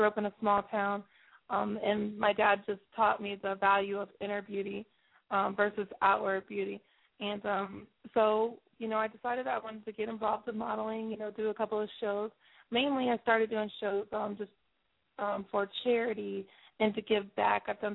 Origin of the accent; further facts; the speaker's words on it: Ohio, United States; You're going to Ohio. That's my home state.